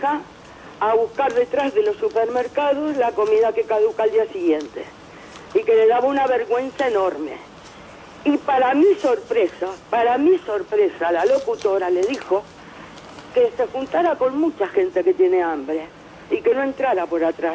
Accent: Argentina; now in Spain; Yo vengo de Argentina, me vengo a España, pasa lo mismo.

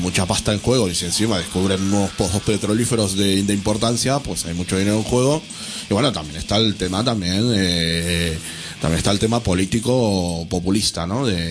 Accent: Argentina; sacándome que yo soy argentino, que tampoco quiero que la gente piense que yo digo esto porque soy de allí

